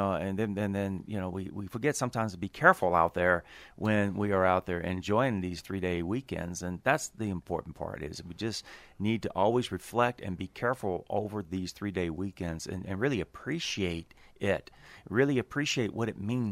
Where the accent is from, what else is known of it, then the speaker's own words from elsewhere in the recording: United States; growing up as a citizen in the United States. Being an American citizen is understanding the importance and the significance of these holiday opportunities we have.